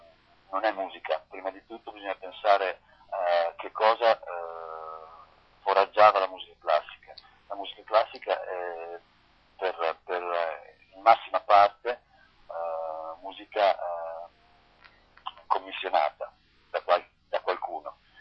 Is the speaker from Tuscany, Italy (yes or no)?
no; Emilia-Romagna, Italy; Io vengo dalla Romagna e purtroppo quello che viene dal mio territorio è deflagrazione